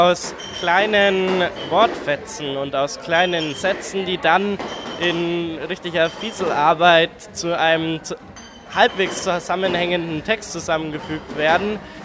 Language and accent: German; Nuremberg, Bavaria, Germany; ich komme aus Nürnberg, auch wenn ich jetzt, welch Frevel, für Fürth angetreten bin. Und mein Heimatslam wäre sozusagen der Südslam, weil ich aus der Südstadt kam.